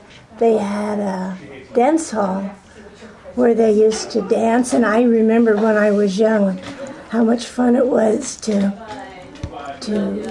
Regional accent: Tualatin, Oregon, United States; also born or lived in Portland; I was born in Portland, Oregon, and lived in Tualatin for the first several years of my life.

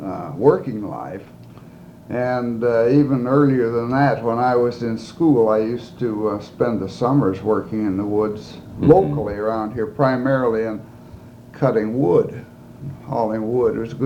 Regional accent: Portland, United States; born there; Well, I was born in Portland. My father before me was born in Portland, and he was a doctor, an obstetrician.

